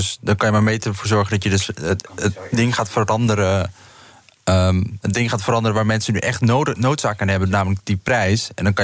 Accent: Montfort, Limburg, Netherlands; ik kom zelf uit Montfort, dat heeft 14.000 inwoners

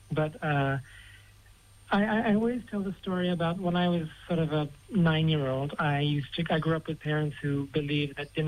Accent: Fiji; born there; I was born here in Fiji to parents who are of, as we say in Fiji, Kailoma descent. So that's a mixed race. Got a bit of European, but largely Rotuman and Fijian

